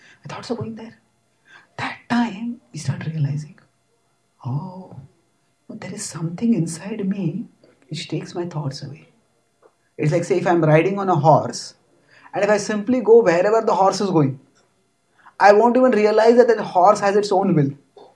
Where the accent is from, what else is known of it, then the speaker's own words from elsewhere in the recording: India; English is a second language; you know, I'm from India, so I give an example.